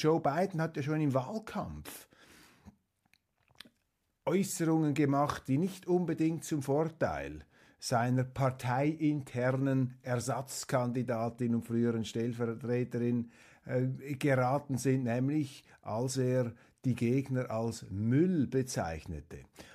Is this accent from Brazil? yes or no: no; Zurich, Switzerland; In der Nähe des Zürcher Flughafens, dort bin ich aufgewachsen